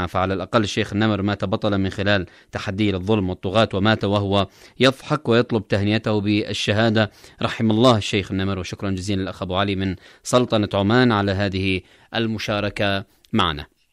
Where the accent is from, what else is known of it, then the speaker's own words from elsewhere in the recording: Yemen; نحن أبناء اليمن، أبناء الحكمة والإيمان،